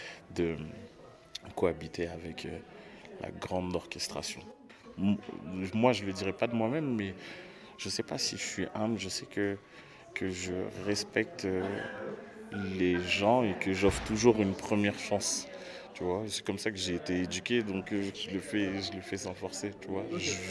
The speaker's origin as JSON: {"language": "French", "town": "Boulogne-Billancourt", "region": "Île-de-France", "country": "France", "said": "Je viens de Boulogne-Billancourt, donc forcément"}